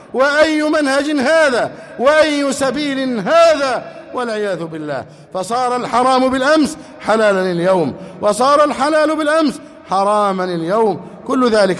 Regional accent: Egypt; اللهم احفظ بلدنا مصر أمنا أمانا، سخاء رخاء، وسائر بلاد المسلمين.

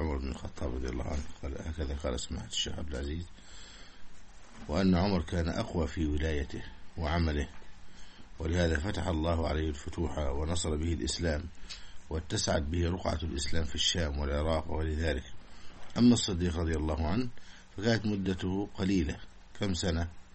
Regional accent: Egypt; هذا الألفاظ الدارجة جدا عندنا في مصر.

